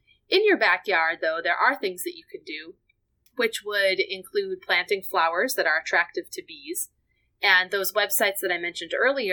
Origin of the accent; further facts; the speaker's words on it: Minnesota, United States; now in Florida, United States; So I am Midwesterner. I'm a Minnesotan at heart. And I love snow.